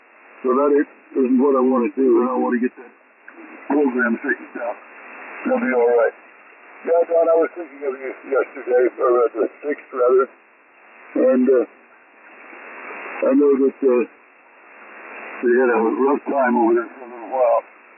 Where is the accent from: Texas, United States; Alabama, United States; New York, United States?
New York, United States; Syracuse; We're from Syracuse over, so we missed it completely.